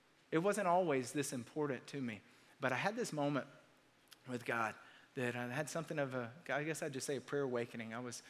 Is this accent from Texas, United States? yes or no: no; Georgia, United States; We're the people from South Georgia